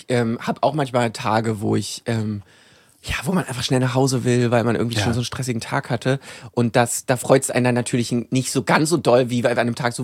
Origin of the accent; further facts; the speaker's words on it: Berlin, Germany; weil ja Berlin meine Heimatstadt ist